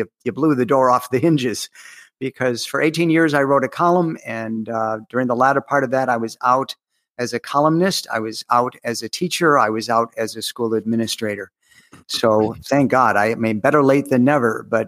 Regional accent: Ohio, United States; I'm an Ohio boy. I grew up in Ohio, but I like to say, I grew up in Ohio, but I escaped.

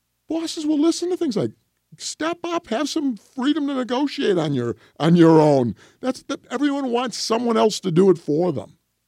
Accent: Illinois, United States; I'm from Illinois. They've legalized gambling.

